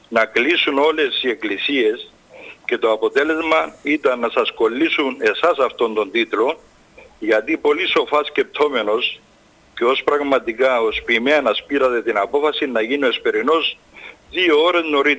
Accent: Limassol, Limassol District, Cyprus; από Λεμεσό

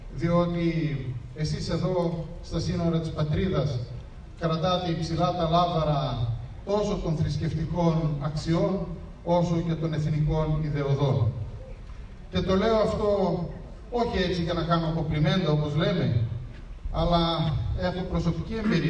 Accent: Central Macedonia, Greece; εγώ που έρχομαι από την Κεντρική Μακεδονία, από την Πιερία συγκεκριμένα

